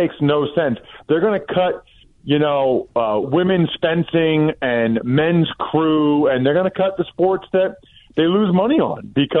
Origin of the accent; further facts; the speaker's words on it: Pennsylvania, United States; I mean, I grew up outside of Philly.